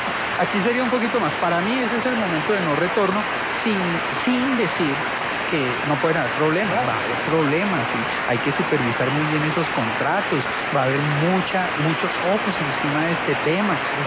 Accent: Bogotá, Colombia; yo aspiro como bogotano que efectivamente se cumplan

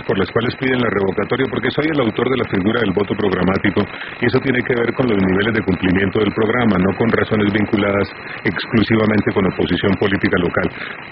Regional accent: Cartago, Valle del Cauca, Colombia; Yo nací en Cartago. Vallecaucano, los dos, que es lo importante.

